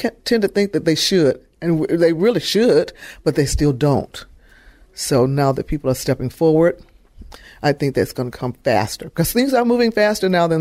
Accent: Detroit, Michigan, United States; being a little black girl growing up in Detroit, Michigan, when segregation was still the thing of the land

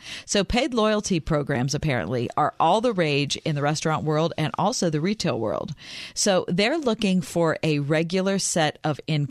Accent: Pittsburgh, Pennsylvania, United States; When I think back to being a kid growing up in the North Hills of Pittsburgh

